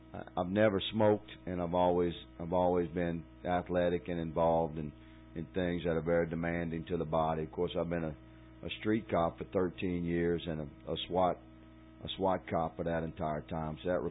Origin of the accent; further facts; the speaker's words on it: New Orleans, Louisiana, United States; now in St. Landry Parish, United States; I've lived in St. Landry Parish since 2002, and Acadiana is my home, South Louisiana. I'm born and raised. All my life, I'm 55 years old, but I'm actually an Irish boy from New Orleans.